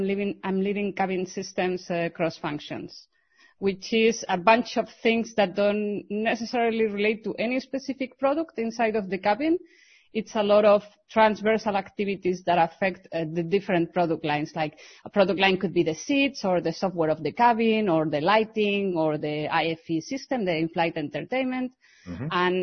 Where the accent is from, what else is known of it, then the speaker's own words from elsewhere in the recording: Spain; English is a second language; also born or lived in United Kingdom / France; now in Germany; I'm originally from Spain, and I really like exploring the world. So I've lived in, as well, the UK. I've lived in France for 5 years, and now I'm living in Germany. I've been here for 2 years.